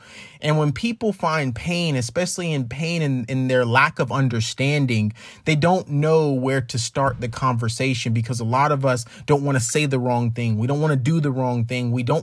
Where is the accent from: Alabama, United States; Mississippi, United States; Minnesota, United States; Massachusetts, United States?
Alabama, United States; Birmingham; I'm from Birmingham, Alabama, kind of grew up with this history of racial injustice